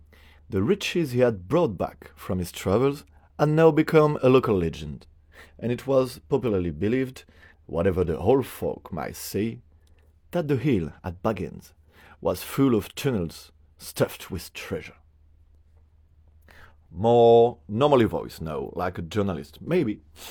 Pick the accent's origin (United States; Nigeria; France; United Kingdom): France; Paris, Île-de-France; accent: French; English is a second language; I'm an actor from Paris. I'm a voice actor too. I'm a little fluent in English, but surely I have a French accent.